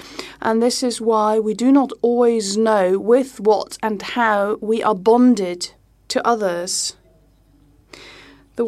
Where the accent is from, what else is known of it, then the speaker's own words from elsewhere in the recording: United States; To me, as an American, I don't have a common history together with black people or Indians